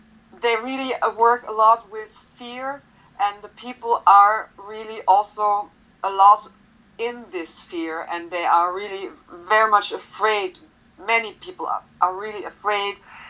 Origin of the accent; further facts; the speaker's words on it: Austria; I mean, I'm not from the United States, but I'm from Austria, so I actually live on the other side of the earth.